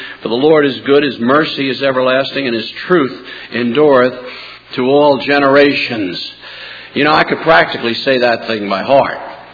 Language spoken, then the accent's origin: English; New Jersey, United States; When I was a youngster in school, growing up in New Jersey, kindergarten through 12th, every single day in the public school, they read the Bible and they prayed.